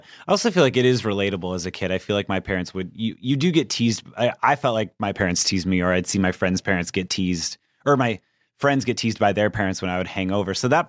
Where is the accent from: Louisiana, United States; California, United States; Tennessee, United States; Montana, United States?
California, United States; Anaheim; I'm from Anaheim, actually.